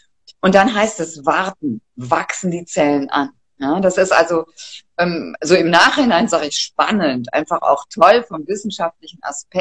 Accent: Cologne, North Rhine-Westphalia, Germany; born there; moved away as an adult; now in Aachen, Germany; ich bin 59 Jahre alt und ich lebe seit meinem Biologiestudium in Aachen. Ich bin in Köln geboren und bin dann zum Studium nach Aachen gegangen, habe dort Biologie studiert und lebe immer noch mit meiner Familie und meinem Hund in Aachen.

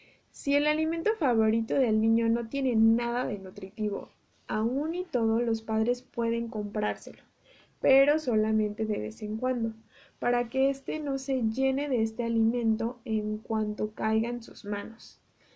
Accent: Mexico; porque como cultura mexicana acompañamos las comidas con refrescos casi todo el tiempo.

